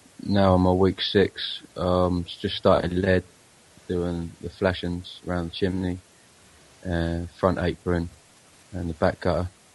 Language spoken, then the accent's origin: English; Portsmouth, South East England, United Kingdom; I'm from Portsmouth. I'm 26 years old